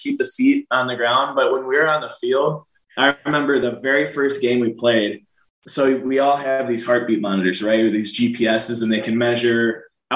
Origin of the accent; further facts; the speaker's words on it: Green Bay, Wisconsin, United States; Shoot, Green Bay is like it's a really, really small town, right?